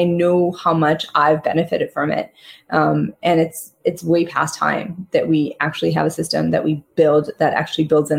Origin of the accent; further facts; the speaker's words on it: Queens, New York, United States; I had no idea how lucky I was growing up in Queens until I left it, I have to say. But yeah, no, we came, I came when I was 11. I actually still remember getting off the plane at JFK.